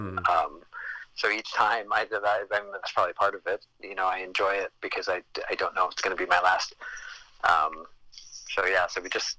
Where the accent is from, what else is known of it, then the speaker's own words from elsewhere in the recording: New York, United States; I grew up in New York, mm-hmm, and my mom and I would go into the city and see shows.